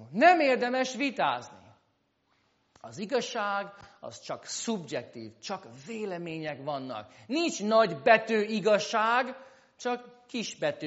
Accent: United States; Ugye Amerikában ez nincs meg. Én egy másféle társadalomból származok.

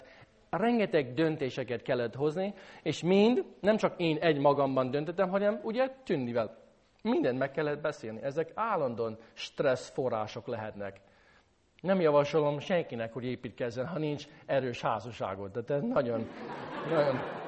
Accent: St. Louis, Missouri, United States; amikor én felnőttem St. Louis-ban, hogy mi jártuk a magyar katolikus templomban

